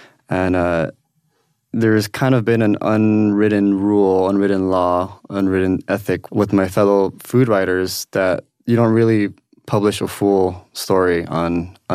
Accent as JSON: {"language": "English", "town": "East Los Angeles", "region": "California", "country": "United States", "tie": "born or raised there", "said": "East Los Angeles, because that's my hometown. Like, that's where I was born and raised, and I walked Whittier Boulevard, historic Whittier Boulevard"}